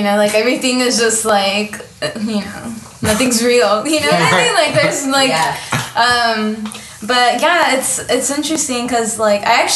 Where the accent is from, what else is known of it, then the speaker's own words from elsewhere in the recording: El Monte, California, United States; I'm from San Gabriel Valley, so east, like 15 minutes east of East Los Angeles. El Monte, that's where I grew up.